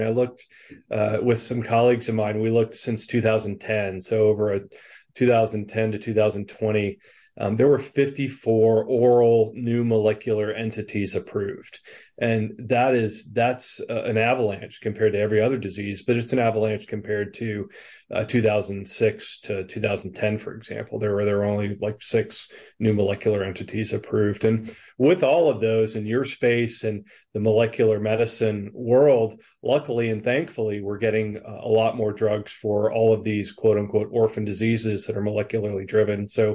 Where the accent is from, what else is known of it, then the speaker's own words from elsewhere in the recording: Rome, Georgia, United States; also born or lived in North Carolina; now in Atlanta, United States; So I'm a pharmacist from Rome, Georgia, originally. I've been here back in Atlanta at Emory since 2005.